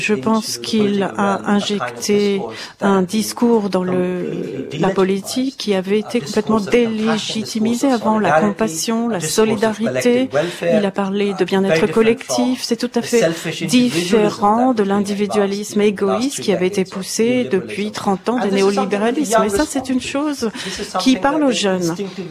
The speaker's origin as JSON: {"language": "French", "country": "India", "tie": "born or raised there", "moved": "yes", "said": "Quand j'ai grandi en Inde, je connaissais que les gens de ma ville."}